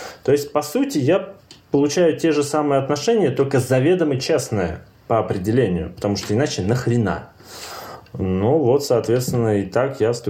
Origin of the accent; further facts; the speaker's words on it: Siberia, Russia; Я сам из Сибири, соответственно, мое воспитание было такое очень патриархально-классическое.